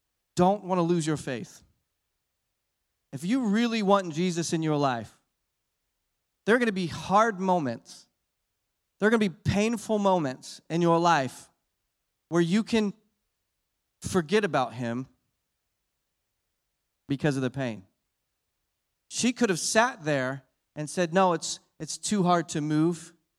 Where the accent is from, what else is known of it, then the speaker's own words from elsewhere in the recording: Philadelphia, Pennsylvania, United States; now in Texas, United States; You know, I live in Texas now. I'm not a Texan. I try to claim it. I grew up in Philadelphia, though.